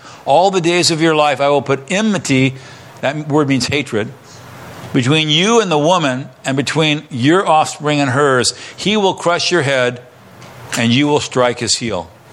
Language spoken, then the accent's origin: English; Nevada, United States; I'm from Southern Nevada. I've seen rattlesnakes mating.